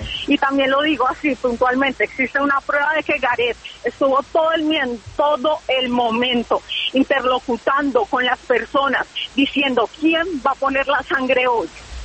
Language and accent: Spanish; Colombia; Soy una colombiana